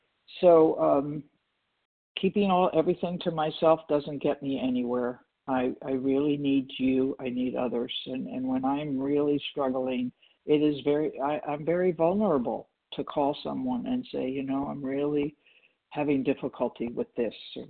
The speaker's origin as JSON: {"language": "English", "town": "Walnut Creek", "region": "California", "country": "United States", "said": "And I'm from California, Walnut Creek."}